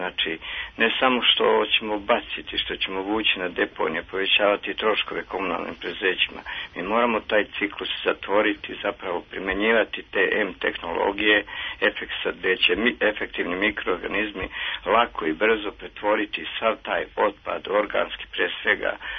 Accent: Dragačevo, Moravica District, Serbia; Ja sam iz Dragača

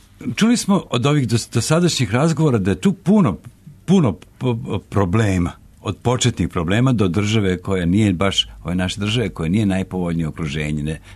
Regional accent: Serbia; onoga kako se radi kod nas u Srbiji nije baš, ne postoji znak jednakosti.

